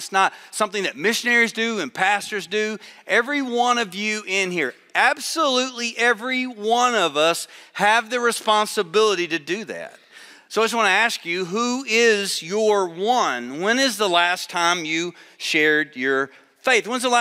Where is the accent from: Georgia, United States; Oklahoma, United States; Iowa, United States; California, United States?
Georgia, United States; Atlanta; I said, no, I'm from Atlanta.